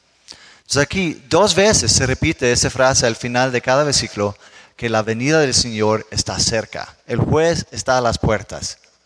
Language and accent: Spanish; Denmark; En mi país, en Dinamarca